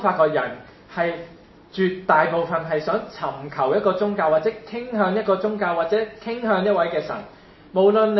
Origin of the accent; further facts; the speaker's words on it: China; 譬如我们中国人有时候讲凭良心做事